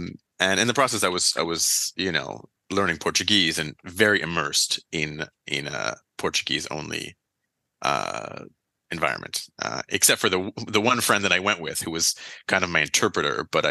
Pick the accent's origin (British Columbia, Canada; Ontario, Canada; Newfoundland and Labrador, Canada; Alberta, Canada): Ontario, Canada; Ottawa; And here I was from Ottawa, like maybe a 5-minute drive from the border with Quebec.